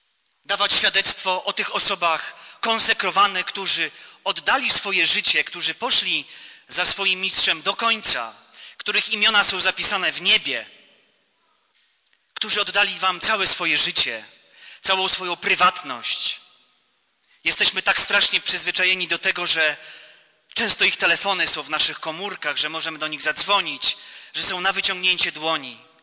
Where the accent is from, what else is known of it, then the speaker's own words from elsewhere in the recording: Białystok, Podlaskie Voivodeship, Poland; Miałem 11 lat, kiedy w październiku 1984 roku do mojego rodzinnego miasta w Białymstoku przywieziono zwłoki księdza Jerzego.